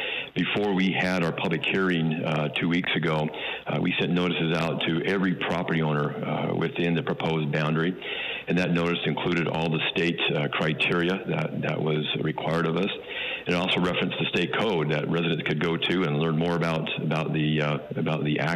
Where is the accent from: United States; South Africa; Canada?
United States; Holladay, Utah; And I grew up near Holiday Village, and when I grew up, Holiday Village's commercial area was nothing to write home to mom about.